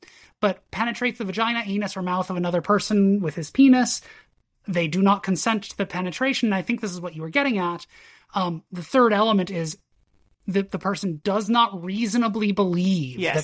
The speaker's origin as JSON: {"language": "English", "country": "United States", "said": "I'm doing something dangerous here and reading English law as an American."}